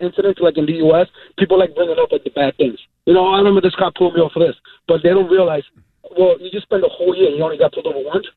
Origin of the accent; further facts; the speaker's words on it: Massachusetts, United States; also born or lived in Dominican Republic; I was born in the Dominican Republic. I just, raised here in Western Massachusetts. Lived there my whole life.